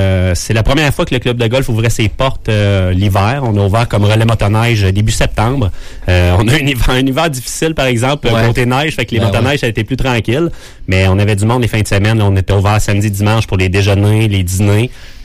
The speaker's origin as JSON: {"language": "French", "town": "Victoriaville", "region": "Quebec", "country": "Canada", "lives_now": "Rimouski, Canada", "said": "Ça fait 3 ans qu'on est déménagé ici à Rimouski avec la petite famille. On est originaire de la région de Victoriaville."}